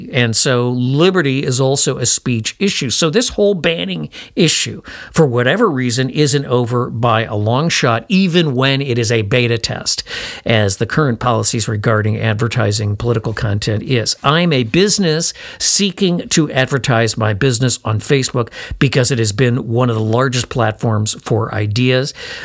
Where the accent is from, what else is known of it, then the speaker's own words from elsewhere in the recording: Chicago, Illinois, United States; I grew up in Chicago watching the Nazis march through Jewish neighborhoods in Chicago.